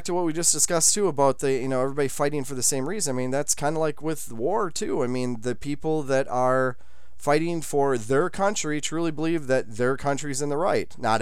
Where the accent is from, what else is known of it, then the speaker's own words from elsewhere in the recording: Wisconsin, United States; Growing up in Wisconsin, I have.